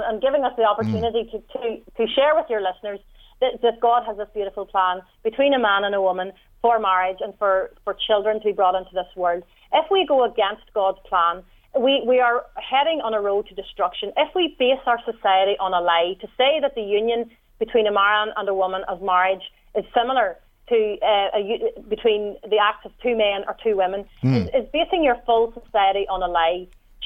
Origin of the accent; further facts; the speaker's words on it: Northern Ireland, United Kingdom; I mean, you can tell from my accent that I'm from the north.